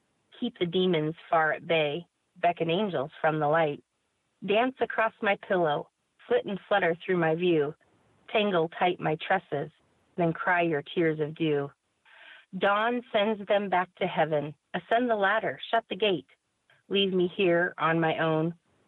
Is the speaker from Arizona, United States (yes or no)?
no; Alaska, United States; I'm from Alaska, and my dad taught it to me, and I've memorized it